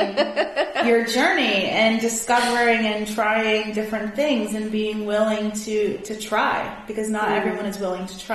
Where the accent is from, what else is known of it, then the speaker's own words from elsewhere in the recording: San Diego, California, United States; I came from San Diego, and I was like, they don't work.